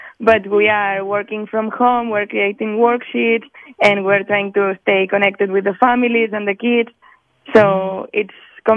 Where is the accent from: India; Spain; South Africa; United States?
Spain; Barcelona, Catalonia; English is a second language; I'm from Barcelona, Spain